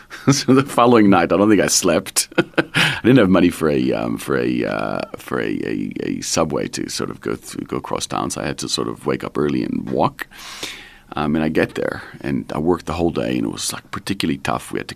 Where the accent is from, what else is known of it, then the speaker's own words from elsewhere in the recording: Israel; moved away as an adult; also born or lived in New York, United States; now in South Africa; So my parents moved here when I was probably 19. So I grew up in Israel, and my parents moved here when I was 19.